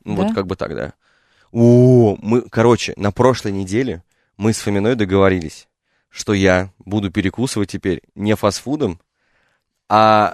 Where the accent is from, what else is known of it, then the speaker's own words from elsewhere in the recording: Moscow, Russia; я гопник из Гальянова.